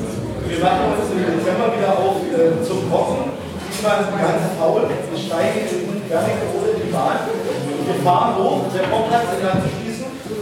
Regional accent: Lower Saxony, Germany; ich komme aus Heide, liegt zwischen Braunschweig und Hannover

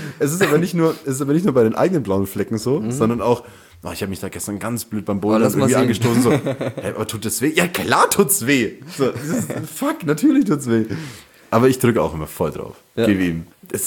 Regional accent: Bavaria, Germany; Also ich bin ja im Landkreis Fürth aufgewachsen so, und deshalb war für mich Fürth um die Ecke und Nürnberg die große Stadt.

